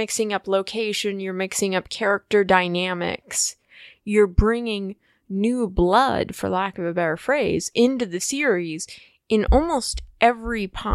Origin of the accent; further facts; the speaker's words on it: United States; as an American audience, we tend to want bigger, flashier, brighter